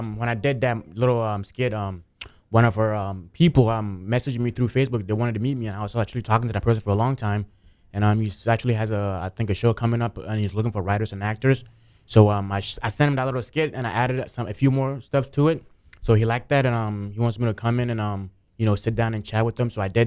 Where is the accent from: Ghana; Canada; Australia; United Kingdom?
Ghana; now in United States; I've been in America for almost 10 years. I came here from Africa, Ghana, West Africa.